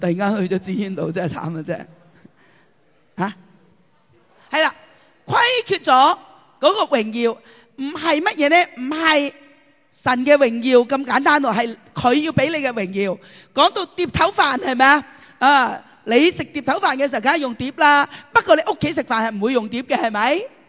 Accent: China; 我系中国人

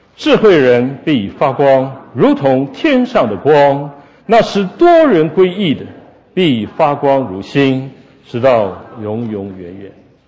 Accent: China; 这我们中国人就会这样

